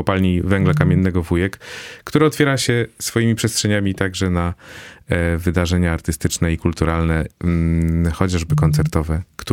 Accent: Silesian Voivodeship, Poland; Tak, ja jestem ze Śląska

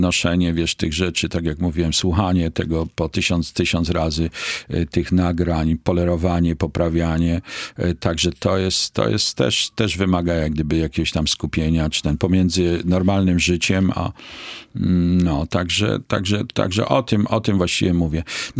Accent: Kraków, Lesser Poland, Poland; ja tutaj nieopodal mieszkałem na Wrocławskiej. Jestem z Krakowa i też od kilku pokoleń jestem z Krakowa, znaczy wszyscy są z Krakowa. Także ja z tym miastem jestem związany. Wiesz, cały jestem z tego miasta, no.

